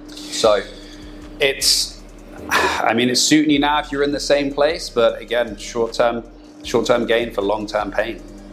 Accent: South East England, United Kingdom; I'm from Hampshire. Technically.

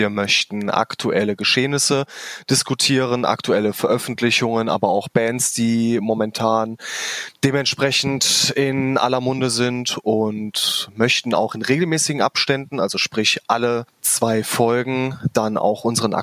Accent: Rhineland, Germany; ich komme aus Griffenbruch, tiefstes Rheinland, bin 32 Jahre alt und arbeite als Mediaberater in Köln.

